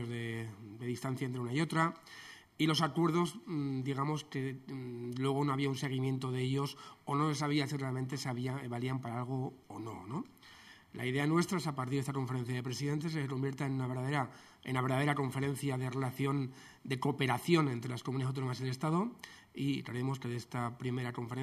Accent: Aragon, Spain; Yo soy aragonés, he sido consejero del Gobierno de Aragón hasta hace poco tiempo

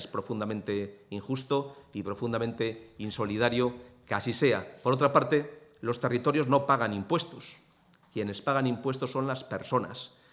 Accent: Castile and León, Spain; nos afecta como ciudadanos de Castilla y León y nos perjudica como ciudadanos de esta comunidad autónoma, y creo que nos perjudica como españoles.

